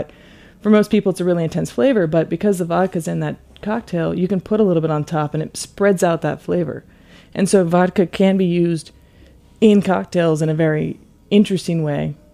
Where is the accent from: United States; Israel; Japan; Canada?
United States; California; I grew up in California, and I started working in restaurants sometime between my freshman and sophomore year.